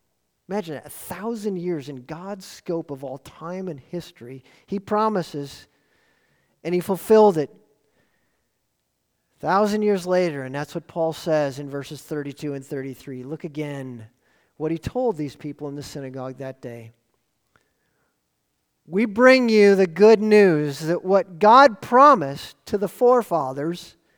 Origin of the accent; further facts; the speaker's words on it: Wisconsin, United States; And I was from Wisconsin, and so Florida, especially in the end of winter time, looked very inviting, and I was excited.